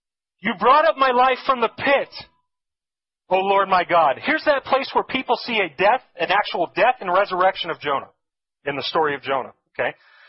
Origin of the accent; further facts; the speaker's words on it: Los Angeles, California, United States; I'm a Southern California guy. And I grew up in Los Angeles